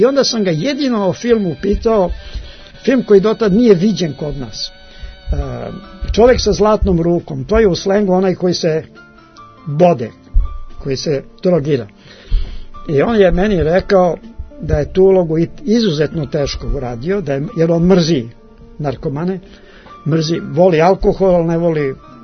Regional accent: Serbia; ja nisam ni Amerikanac, ni Englez, ja sam Srbin.

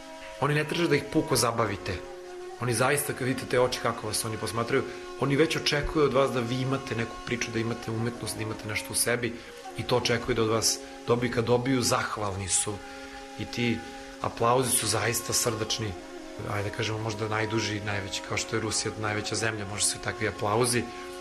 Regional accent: Serbia; čak i kod nas u Srbiji to više ne zna mnogo ljudi

